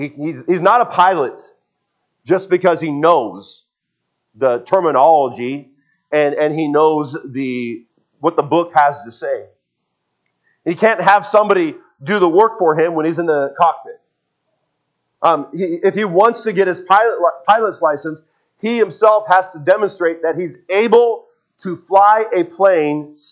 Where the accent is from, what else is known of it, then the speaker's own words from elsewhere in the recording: West Coast, United States; I grew up on the West Coast